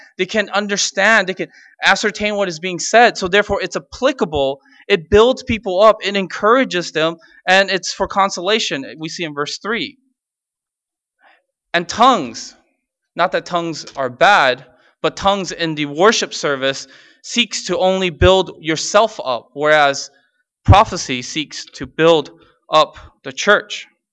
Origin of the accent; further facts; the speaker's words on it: Los Angeles, California, United States; So the church I grew up in is in Los Angeles. It's a Pentecostal church.